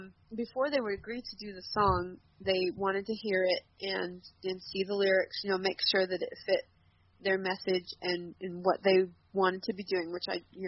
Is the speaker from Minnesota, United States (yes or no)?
yes; Minnesota, United States; is in my home county of Watonwan County, Minnesota. It's where my dad works. It's about 10 miles from my hometown.